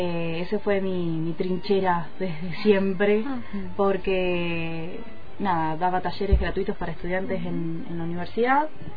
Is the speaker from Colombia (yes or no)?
no; Viedma, Río Negro, Argentina; yo soy oriunda de Viedma, tengo 34 años, estudié en la Universidad Nacional de Comahue, allá en el curso, me recibí y tomé la decisión de venir a vivir acá al Valle, al Alto Valle.